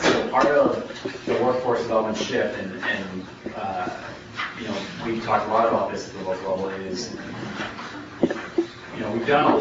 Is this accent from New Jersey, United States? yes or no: no; Pennsylvania, United States; I will say that I come from Pennsylvania, where the good news here is it's a much more integrated system.